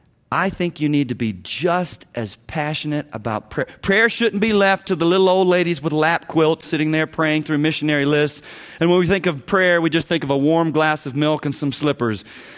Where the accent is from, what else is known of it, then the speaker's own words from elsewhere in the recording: Knoxville, Tennessee, United States; As God lit a fire in me as a believer at University of Tennessee, I grew up in Knoxville, I just got excited about prayer.